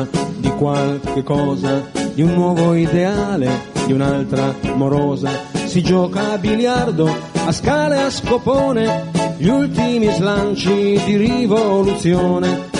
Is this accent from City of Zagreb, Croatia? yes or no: no; Istria County, Croatia; born there; Io sono nato in una piccola città di provincia, in Istria